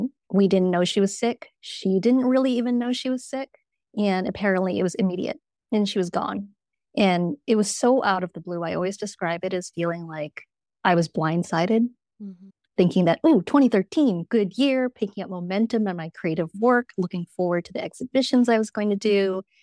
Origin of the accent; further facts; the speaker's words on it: New York, United States; moved away as an adult; also born or lived in London; now in Portugal; I am originally from New York. So that's the New York part. My mom was also a proud Chinese American New Yorker. And I also lived in London for 8 years.